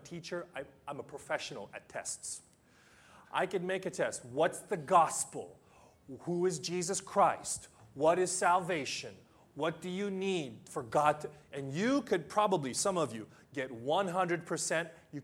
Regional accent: United States; now in Japan; I grew up in the United States, grew up in public schools. And I came to Japan and I heard this word juku.

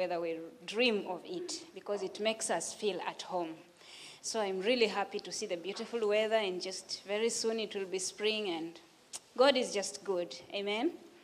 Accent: Kenya; I come from Kenya, and I'm happy to be here this afternoon.

